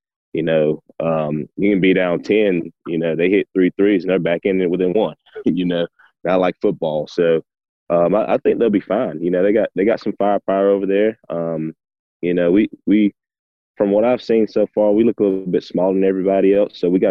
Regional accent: Tifton, Georgia, United States; You know, PJ Horn is a Tifton product. You know, he's from my hometown, Tiff County, and I watched them win a state championship at Tiff County.

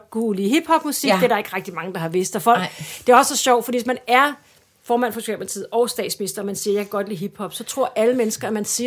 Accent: Capital Region of Denmark, Denmark; Jeg kommer fra Vestegnen, jeg boede hele mit liv

